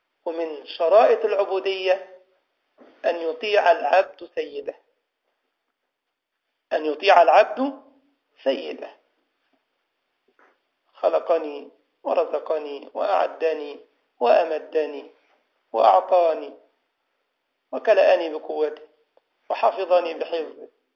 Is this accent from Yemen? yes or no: no; Egypt; احنا عندنا في مصر كان يقول لك الطرق عندنا في مطبات وفي مآبات وفي مسبات.